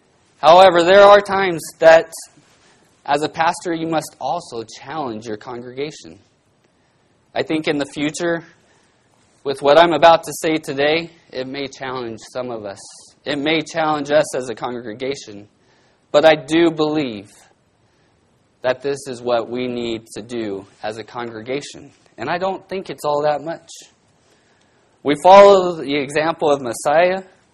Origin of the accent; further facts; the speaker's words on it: Bakersfield, California, United States; growing up in Bakersfield, I learned that from the farming community.